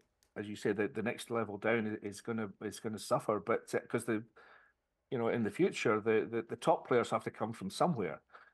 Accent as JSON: {"language": "English", "region": "Scotland", "country": "United Kingdom", "said": "we have to remember I'm Scottish English, not English"}